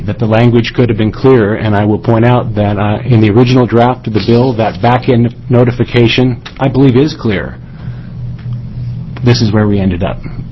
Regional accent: McMinnville, United States; I grew up in McMinnville, and the first time I had a problem, I went down and talked to the guy who sold me the policy.

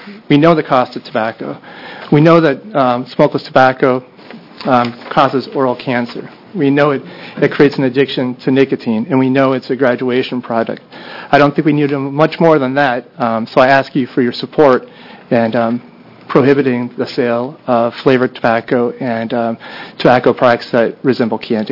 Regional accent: Minnesota, United States; So I'm from Minnesota, and if you're from Minnesota, you might know we spend a lot of time outside

